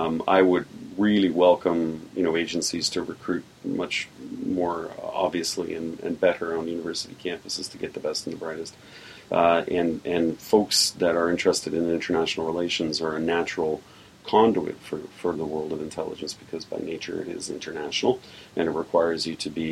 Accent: Canada; the one thing that does disturb me about Canada sometimes as a Canadian

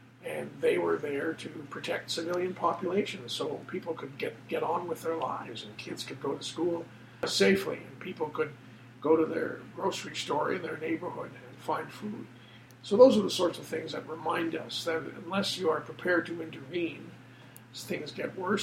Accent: Canada; I would say, for me as an individual, as a Canadian, that was one of the great, great moments.

